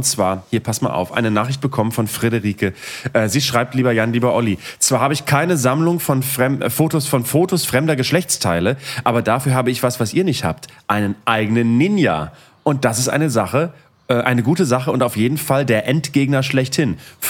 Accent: Bremen, Germany; born there; Als gebürtiger Bremer und verheirateter Familienvater, Mitte 30

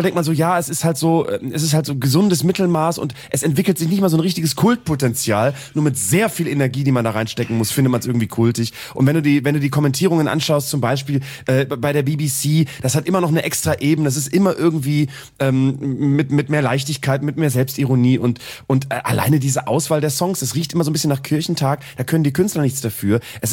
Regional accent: Germany; Ja, ich bin Deutscher, mich berührt es schon sehr.

